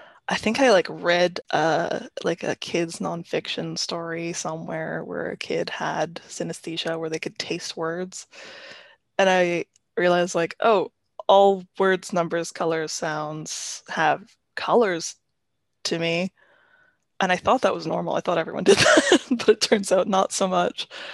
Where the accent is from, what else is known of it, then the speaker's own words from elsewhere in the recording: Sudbury, Ontario, Canada; group together all the poems about Sudbury, Ontario, my hometown, and kind of the landscape there.